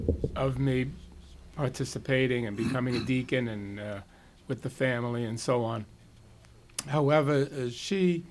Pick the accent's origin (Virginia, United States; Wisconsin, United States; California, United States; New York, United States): New York, United States; Brooklyn; Well, I was always close to the church as a child growing up in Brooklyn.